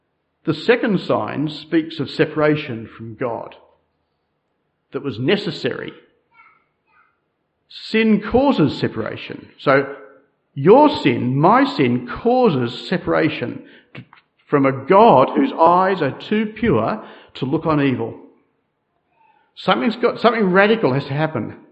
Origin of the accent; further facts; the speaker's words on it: Australia; accent: Australian; So forgive me for my Australian accent